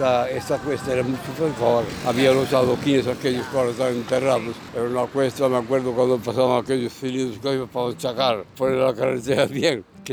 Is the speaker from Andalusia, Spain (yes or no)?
no; A Coruña, Galicia, Spain; born there; Yo nací aquí en la Viña de Monelos hace 80 años.